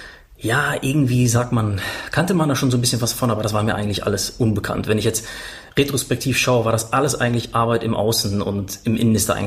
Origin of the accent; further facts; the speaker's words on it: Paderborn, North Rhine-Westphalia, Germany; wir hatten damals einen Park in Paderborn, war das, wo ich aufgewachsen bin.